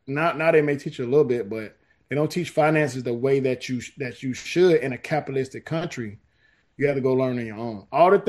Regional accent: Georgia, United States; growing up in South Georgia, we went through a lot of different things

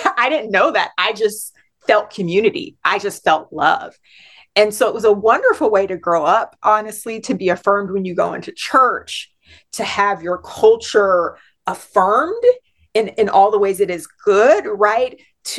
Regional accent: Los Angeles, California, United States; also born or lived in Fresno; I moved to LA when I was about 3 years old. I was born in Fresno, California, which is the central part of California, to two parents who got married at 17 and 18.

